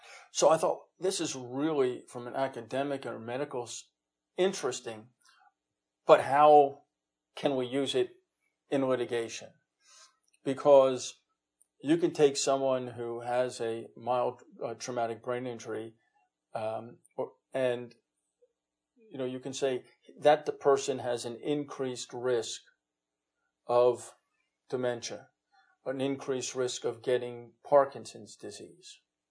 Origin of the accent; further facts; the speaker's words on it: New Jersey, United States; But I'm from New Jersey and we can't.